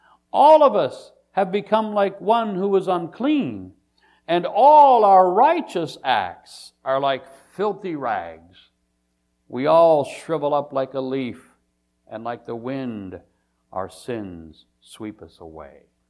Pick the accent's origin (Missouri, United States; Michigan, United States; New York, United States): Michigan, United States; I still get a little smart alecky when I can get away with it and tell them I came down from Michigan to class the place up.